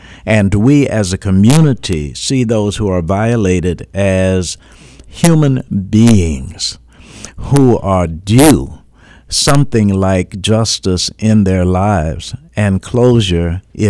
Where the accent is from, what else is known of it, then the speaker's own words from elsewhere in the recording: Chicago, Illinois, United States; now in Kansas City, United States; my hometown, Chicago, Illinois, and here in Kansas City, Missouri.